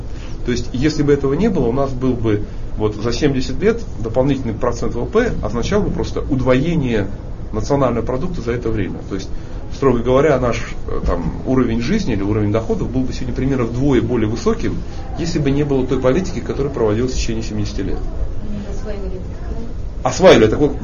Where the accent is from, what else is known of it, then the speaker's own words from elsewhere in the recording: Saint Petersburg, Russia; я тоже из Санкт-Петербурга.